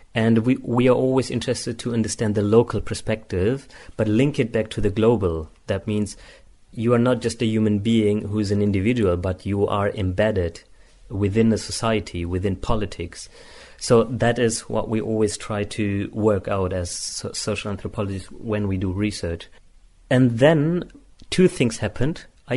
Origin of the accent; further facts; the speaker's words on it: Germany; I'm from Germany. I'm a social anthropologist. I studied in Heidelberg, and I studied here in London, social anthropology, ethnology, and educational science. Yeah, and I have been living in Germany for